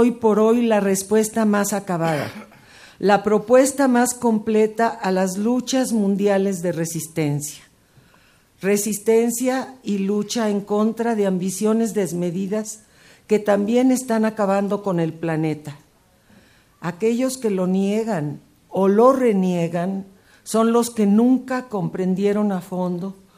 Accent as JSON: {"language": "Spanish", "country": "Mexico", "said": "sobre todo la mía como mujer y como mexicana."}